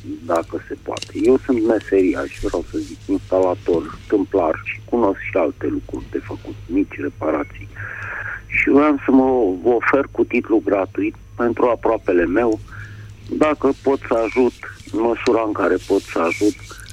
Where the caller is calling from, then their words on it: Bucharest, Romania; din București.